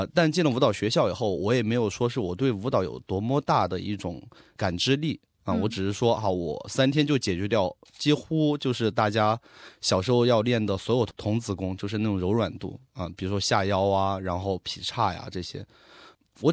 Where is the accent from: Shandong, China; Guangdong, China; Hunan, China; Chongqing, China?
Chongqing, China; 我是重庆人，所以他帮我报考了重庆舞蹈学校